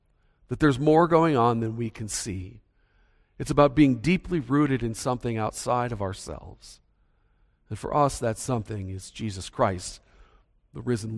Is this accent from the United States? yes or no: yes; Minnesota, United States; I'm from Minnesota where we don't hug people.